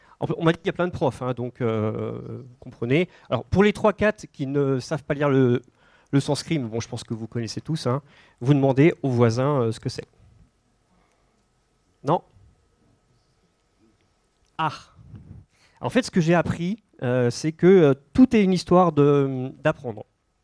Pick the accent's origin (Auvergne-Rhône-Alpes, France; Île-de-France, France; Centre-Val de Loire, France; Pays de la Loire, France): Pays de la Loire, France; Moi je viens de Vendée, donc plus j'ai envie de dire bienvenue chez vous.